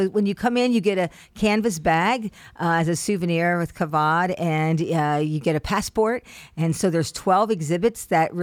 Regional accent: Indiana, United States; because I was raised in Indiana in a very, very conservative home.

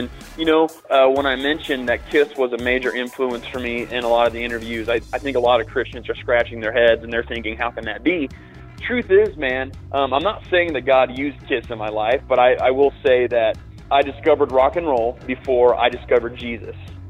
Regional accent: Indiana, United States; growing up in Indiana, we were and still are massive basketball fans. I bleed blue and gold, man. I love the Indiana Pacers.

